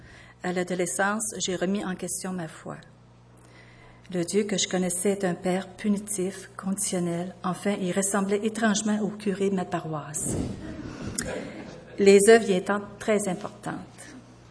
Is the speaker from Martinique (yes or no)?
no; Loretteville, Quebec, Canada; born there; Je suis née à Québec, plus précisément à Loretteville.